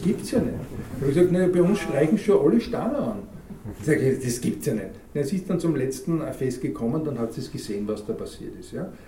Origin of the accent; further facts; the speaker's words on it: Retz, Lower Austria, Austria; Na ja, so Niederösterreich. Ja, wo in Niederösterreich? Na, tschechische Grenze. Na ja, wo? Na ja, da ist aus Retz, der Gegend um.